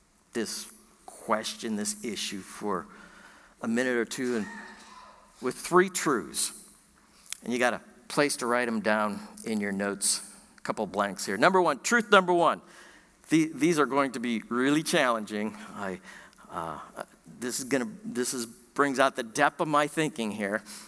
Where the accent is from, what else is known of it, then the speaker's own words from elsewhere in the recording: Indiana, United States; born there; also born or lived in Minnesota / Wisconsin; I was born in Indiana. I'm a Hoosier by birth, but I did spend some time up north in Minnesota and Wisconsin. And I went to a high school in Wisconsin, 3,000 students.